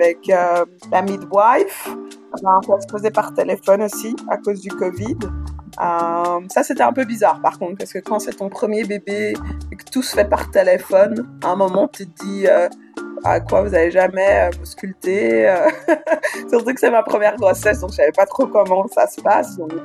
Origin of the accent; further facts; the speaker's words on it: Belgium; now in Australia; je suis belge, je vis en Australie depuis 2013, ça va faire 7 ans, je suis devenue australienne il y a un an.